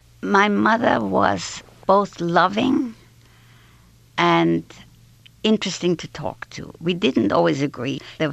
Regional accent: Liverpool, North West England, United Kingdom; And I came to visit from Liverpool. When the school holidays came, I went to stay at Kettles Hill House with her.

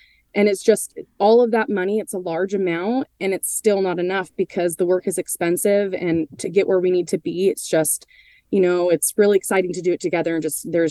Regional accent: Sugar Pine, California, United States; I grew up in Sugar Pine, and then now I'm on the other side in Groveland.

